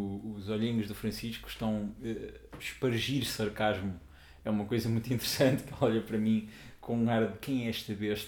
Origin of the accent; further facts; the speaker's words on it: Covilhã, Centro, Portugal; Um grande beijinho para a Rádio Cova da Beira e para a Rádio Covilhã e não sei o quê. Rádios da minha terra que eu ouvia bastante.